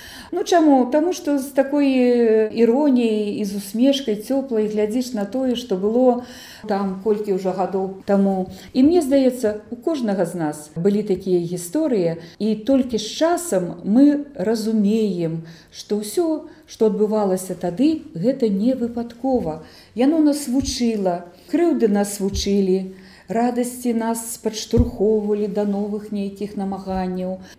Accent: Maladzyechna, Minsk Region, Belarus; Калі прызнацца, то ў маладзечні, ў маім родным горадзе

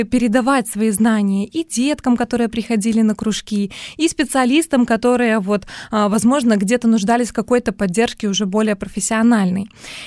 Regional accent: Vitebsk Region, Belarus; born there; я родилась в Мёрском районе. Это место, наполненное красотой природы и народным творчеством

